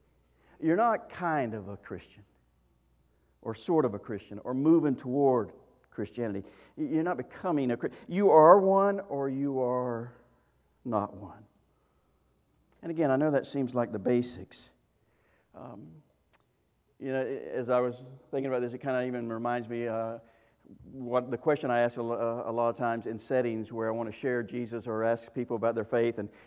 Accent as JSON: {"language": "English", "region": "the South", "country": "United States", "tie": "born or raised there", "said": "but I will use it because I'm an American. I live in the South. I'm raised in the Bible Belt. It's just where I am."}